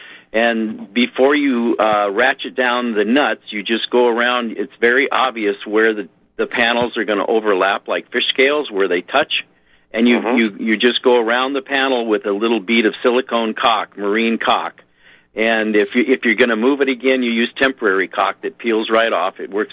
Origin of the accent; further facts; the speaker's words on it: Ketchikan, Alaska, United States; born there; I was born in Ketchikan, Alaska, where it rains 200 inches a year.